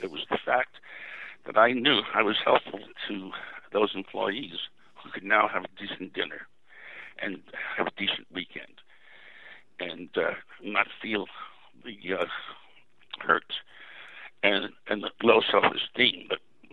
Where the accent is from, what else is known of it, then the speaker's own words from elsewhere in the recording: New York, United States; I think those of us who were born and raised in New York have that in our DNA.